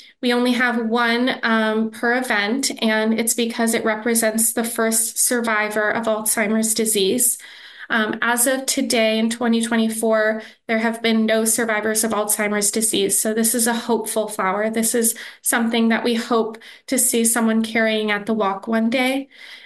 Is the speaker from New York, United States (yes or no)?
no; Pittsburgh, Pennsylvania, United States; I'm from Pittsburgh. I went to Schenley High School in Oakland